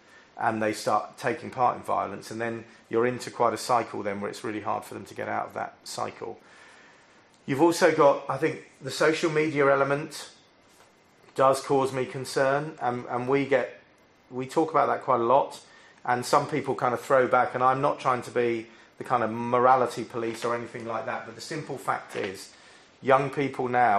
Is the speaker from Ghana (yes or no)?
no; London, United Kingdom; I am also a Londoner, so I was born and bred in London